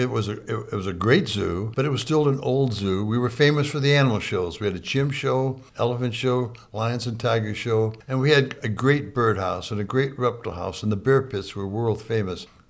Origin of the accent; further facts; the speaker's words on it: St. Louis, Missouri, United States; I grew up in South St. Louis. My parents were German immigrants, and they loved nature, and they went hiking in the woods a lot.